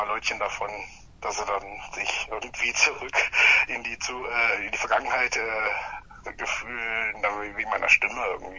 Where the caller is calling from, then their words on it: Heringen, Hesse, Germany; Wir kommen aus Heringen an der Werra. Das ist so ziemlich in der Mitte des Landes.